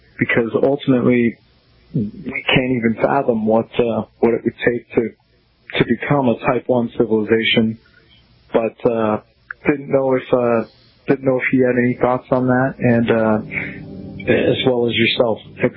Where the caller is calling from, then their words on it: Phoenix, Arizona, United States; I'm calling from Phoenix.